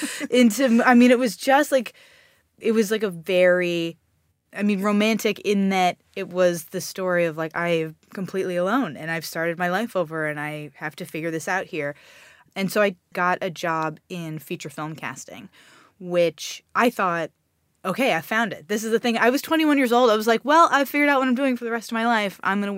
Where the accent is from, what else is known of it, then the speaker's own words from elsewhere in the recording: Acton, Massachusetts, United States; also born or lived in Maryland; now in Los Angeles, United States; I moved to Massachusetts, which is really what I think of as my home. I'm from Acton, Massachusetts, which is right next to Concord, which is where the Revolutionary War started.